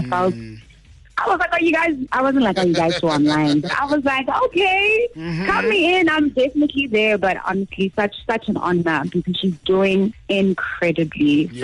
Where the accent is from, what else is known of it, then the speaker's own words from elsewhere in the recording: Eastern Cape, South Africa; Okay, so I'm Xhosa from the Eastern Cape. Shout out.